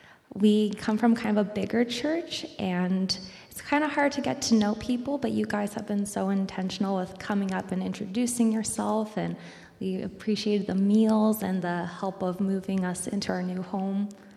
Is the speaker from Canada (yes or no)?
yes; Port Lambton, Ontario, Canada; I grew up in Port Lambton. That's kind of in between Chatham and Sarnia. I grew up on a farm, and I was blessed to have parents that valued the Christian faith.